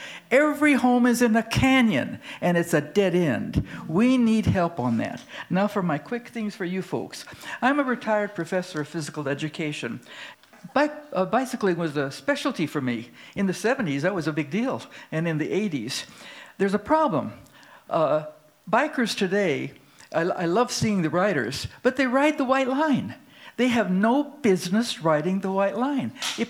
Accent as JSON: {"language": "English", "town": "San Geronimo Valley", "region": "California", "country": "United States", "said": "I'm from San Geronimo Valley, lived there 55 years"}